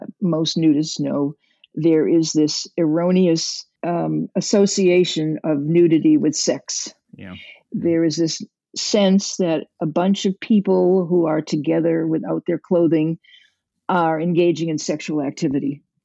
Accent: Massachusetts, United States; I'm from Massachusetts, so there are plenty of things you can still do in the cold weather.

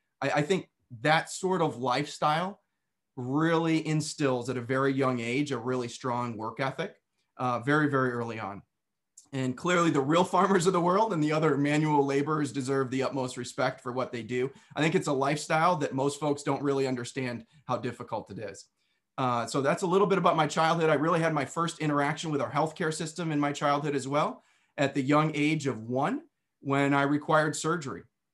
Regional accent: New York, United States; I was born and raised in New York. Now, when most people hear New York, they think of New York City. However, where I lived was about as far away from New York City as you could get and still be in New York, right on the border of Pennsylvania and Western New York.

